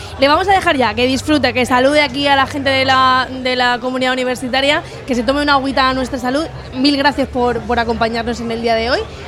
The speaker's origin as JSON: {"language": "Spanish", "town": "Elche", "region": "Valencian Community", "country": "Spain", "said": "nosotros somos muy de Elche, los que son de Elche son muy de Elche"}